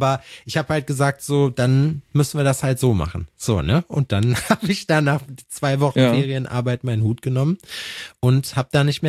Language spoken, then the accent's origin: German; Schalksmühle, North Rhine-Westphalia, Germany; in einer Firma in Schalksmühle, wo ich herkomme auch